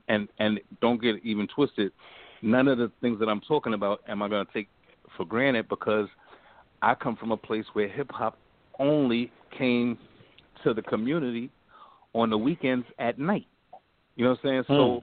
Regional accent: Queens, New York, United States; I'm from the project. I'm from Astoria Project. I'm from the Bland Project from Queens.

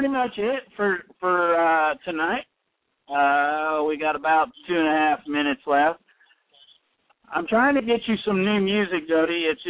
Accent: Ohio, United States; and from my home state where I'm from originally. So it'd be cool to talk to some fellow Buckeyes.

